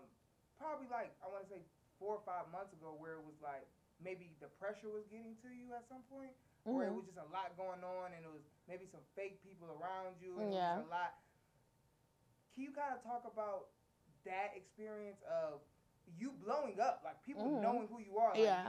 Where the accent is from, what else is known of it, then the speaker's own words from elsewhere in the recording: Cleveland, Ohio, United States; shout out to I'm from Cleveland.